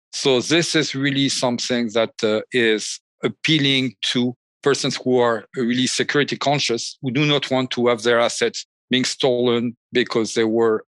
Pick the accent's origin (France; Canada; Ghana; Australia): France; now in California, United States; I'm French, and my accent